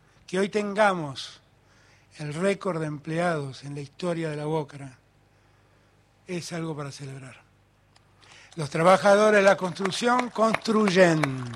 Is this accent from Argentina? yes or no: yes; Buenos Aires, Argentina; Soy porteño, nací en mi querida ciudad de Buenos Aires, amo a mi ciudad de Buenos Aires.